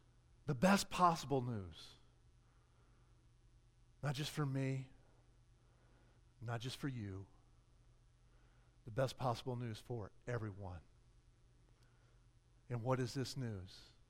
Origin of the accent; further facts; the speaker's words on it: Wasco, California, United States; I mentioned that I'm from Wasco